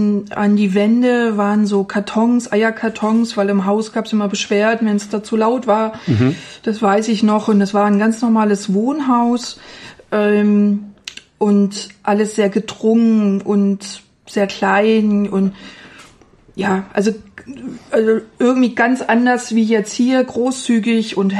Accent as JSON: {"language": "German", "region": "Berlin", "country": "Germany", "said": "Ich komme aus Berlin ursprünglich, dort war ich so eine kleine Partymaus"}